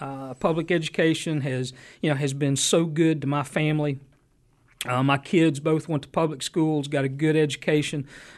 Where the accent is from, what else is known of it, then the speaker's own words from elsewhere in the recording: Sandy Hook, Kentucky, United States; I grew up in Elliott County in Sandy Hook.